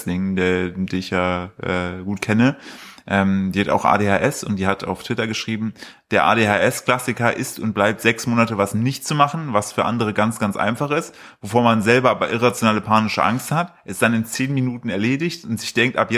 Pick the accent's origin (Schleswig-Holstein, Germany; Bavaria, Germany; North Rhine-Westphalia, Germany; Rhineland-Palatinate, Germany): North Rhine-Westphalia, Germany; Brilon; born there; accent: Brilon; In Brilon. Ich bin in Brilon geboren. Jetzt habe ich auch so einen Brilon-Accent.